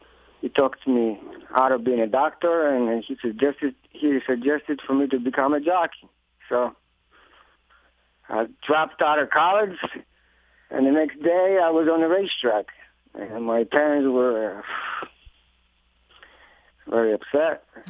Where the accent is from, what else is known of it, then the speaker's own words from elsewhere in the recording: Greece; now in United States; Very different than here. Very strict life. Very strict parents.